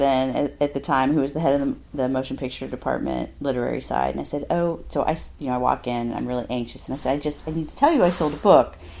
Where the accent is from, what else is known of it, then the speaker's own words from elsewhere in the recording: Midwest, United States; Because, you know, I'd always written, but I grew up in the Midwest, and people didn't become writers.